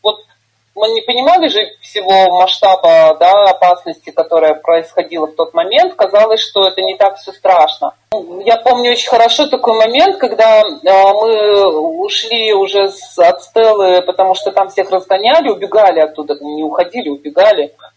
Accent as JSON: {"language": "Russian", "country": "Belarus", "said": "мы как белорусы, как вот страна, родились именно в этой, во всей ситуации 2020 года."}